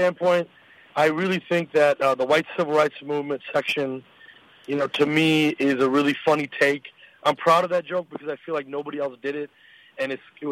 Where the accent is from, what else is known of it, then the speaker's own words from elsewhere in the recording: United States; So when I said that a moment ago, I was speaking as an American. I would say in our culture as Americans, we tend to be highly skeptical of conspiracy theorists.